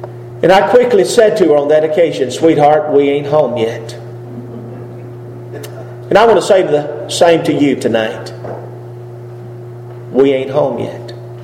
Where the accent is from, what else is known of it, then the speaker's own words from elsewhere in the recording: Hendersonville, Tennessee, United States; Where are you from, sir? Where's your home? And you know what I usually say? Hendersonville, Tennessee. Just outside of Nashville